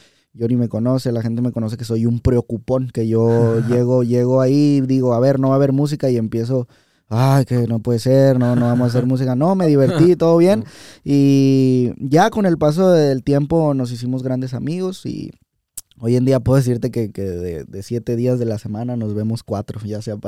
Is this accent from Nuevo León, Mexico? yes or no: yes; Monterrey, Nuevo León, Mexico; Soy de aquí de Monterrey.